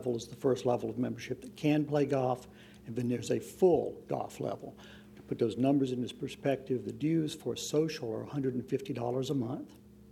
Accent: Columbia, South Carolina, United States; Yes, good evening. … from Columbia, South Carolina with Lantech Receiver Services.

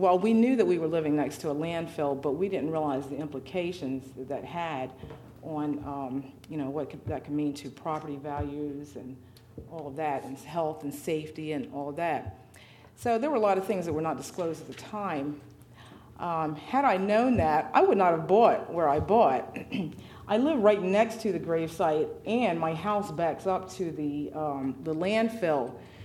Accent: Belltown, United States; I was born and raised here in Belltown, a few miles down, and still have a lot of family down here, so I have a lot of ties and connections down here.

